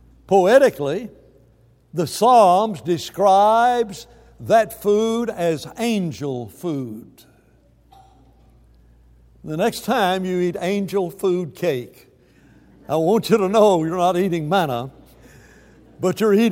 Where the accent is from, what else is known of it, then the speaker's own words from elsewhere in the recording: Alabama, United States; I grew up in Alabama and we talked about a lot about whatchamacallits.